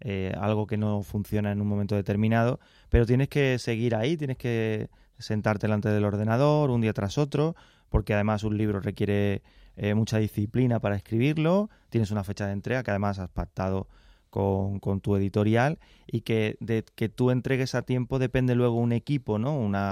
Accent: Carmona, Andalusia, Spain; yo soy de Carmona y vivía en Carmona, pero mis abuelos eran sevillanos, vivían en Sevilla

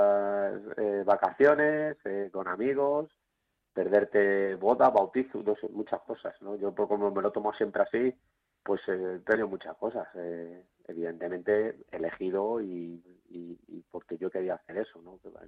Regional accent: San Fernando de Henares, Community of Madrid, Spain; yo soy de San Fernando de Henares

